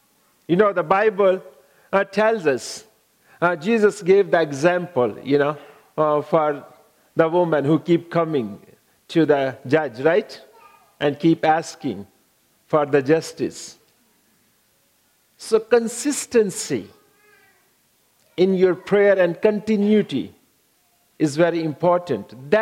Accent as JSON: {"language": "English", "country": "Pakistan", "tie": "born or raised there", "second_language": "English", "said": "I born in Pakistan, 1974. I grew up in Pakistan and married in Pakistan."}